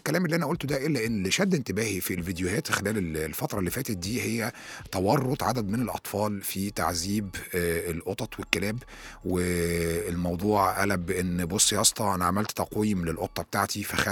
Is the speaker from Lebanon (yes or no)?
no; Egypt; ربنا إن شاء الله يعيد العيد علينا جميعا كمصريين بالخير واليمن والبركات.